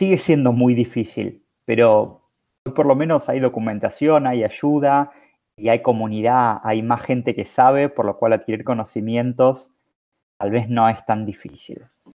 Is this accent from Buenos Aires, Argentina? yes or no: yes; Buenos Aires, Argentina; 34 años, nací en el 87, por si a alguno le resulta más fácil calcularlo de esa manera. Soy de Buenos Aires, vivo en Buenos Aires. Me volví a instalar por la pandemia.